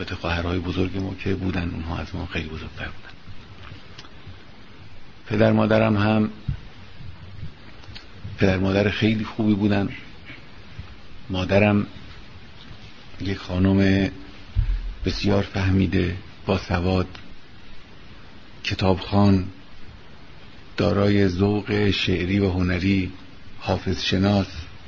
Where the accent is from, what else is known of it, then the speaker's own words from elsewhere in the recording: Tabriz, East Azerbaijan, Iran; البته پدرم ترک زبان بود، ما اصلا تبریزی هستیم، یعنی پدرم اهل تبریز و خامنه است. مادرم فارس زبان بود و ما هم با زبان فارسی هم با زبان ترکی از بچگی به این ترتیب آشنا شدیم.